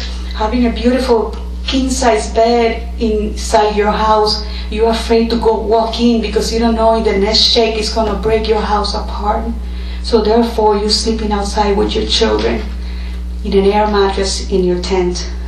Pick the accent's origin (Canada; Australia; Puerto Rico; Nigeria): Puerto Rico; I was born and raised in Puerto Rico. I go once or twice a year.